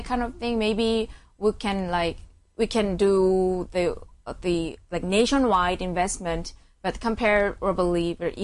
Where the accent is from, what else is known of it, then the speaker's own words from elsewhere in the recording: South Korea; I'm from South Korea